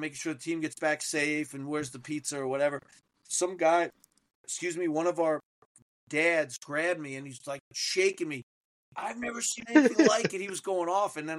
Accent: Montclair, New Jersey, United States; I grew up in New Jersey, right? I played at Montclair High School

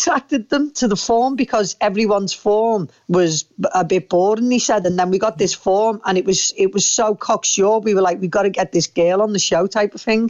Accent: North West England, United Kingdom; I always credit being a Scouser for it

